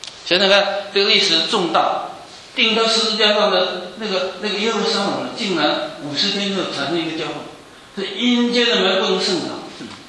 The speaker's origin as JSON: {"language": "Chinese", "country": "China", "lives_now": "United States", "said": "啊，我们美国过这个7月4号放鞭炮，哇，我们在公园放鞭炮，放，为什么这大日期要庆祝要放鞭炮？我们中国人过新年放鞭炮"}